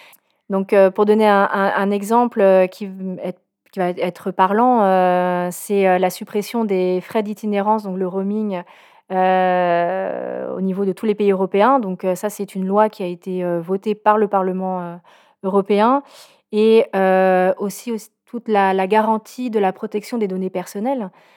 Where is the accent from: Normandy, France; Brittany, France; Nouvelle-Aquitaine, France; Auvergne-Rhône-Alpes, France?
Brittany, France; Enfin, moi, je suis bretonne, donc on est partis de Bretagne à ce moment-là.